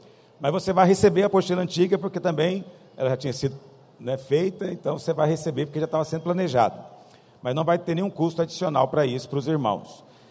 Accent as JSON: {"language": "Portuguese", "region": "Goiás", "country": "Brazil", "said": "nós, aqui em Goiás, fazemos. Nós somos goianos, eu sei, tem mentalidade de goiano ainda, tradicional"}